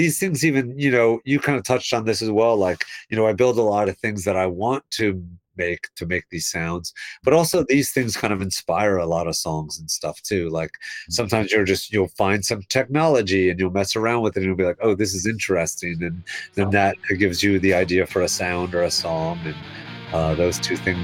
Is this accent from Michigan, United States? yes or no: no; Virginia, United States; growing up in Virginia where I grew up, and like, you know, putting on … in your car and blasting it while you're driving it around